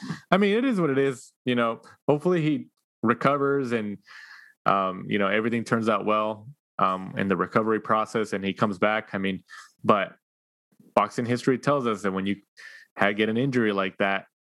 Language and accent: English; United States; being Mexican American, I was watching it with my Mexican family, obviously.